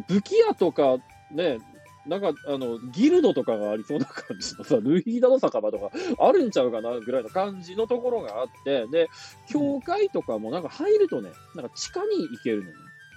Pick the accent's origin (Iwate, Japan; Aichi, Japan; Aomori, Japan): Aomori, Japan; 僕のふるさとの青森のリンゴ畑レベルの話で